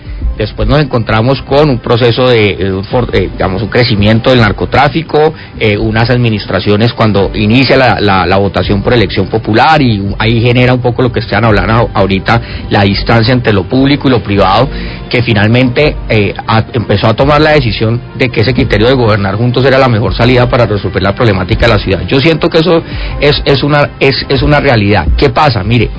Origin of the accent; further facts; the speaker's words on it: Cali, Valle del Cauca, Colombia; Nosotros nos reconocemos como caleños, como una ciudad amable, incluyente, solidaria.